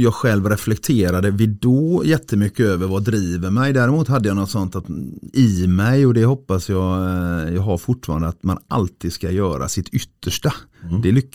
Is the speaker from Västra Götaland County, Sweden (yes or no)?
yes; Skepplanda, Västra Götaland County, Sweden; Jag är uppvuxen i Skepplanda utanför Göteborg